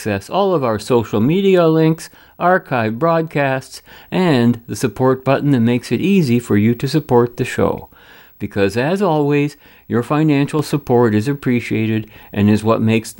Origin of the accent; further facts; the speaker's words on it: Canada; for me as a Canadian